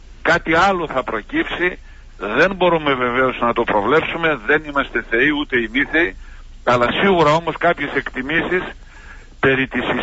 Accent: Crete, Greece; Νιώθω δηλαδή ότι σαν να είμαι στον νομό μου και στο χωριό μου, που λέω όταν είμαι στην Κρήτη.

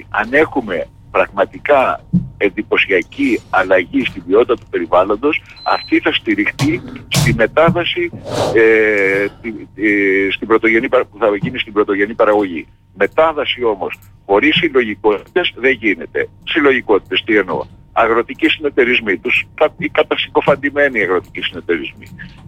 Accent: Chania, Crete, Greece; ειδικά Χανιώτης που, είμαι, που η καταγωγή μου είναι από τα Χανιά

